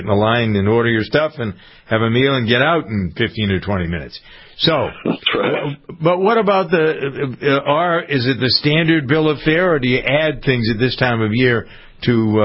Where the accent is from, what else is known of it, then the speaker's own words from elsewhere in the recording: Boston, Massachusetts, United States; I'm a patron of Boston Market, and it isn't just because I'm from Boston.